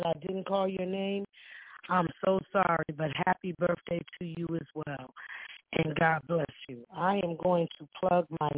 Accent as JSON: {"language": "English", "town": "Stamford", "region": "Connecticut", "country": "United States", "said": "I'm from Stanford"}